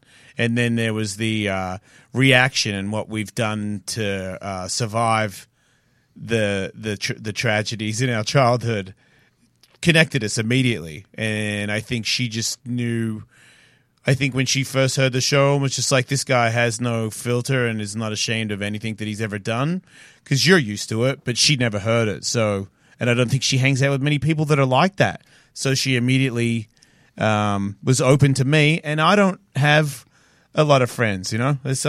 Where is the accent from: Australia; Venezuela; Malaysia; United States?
Australia; And I'm Australian.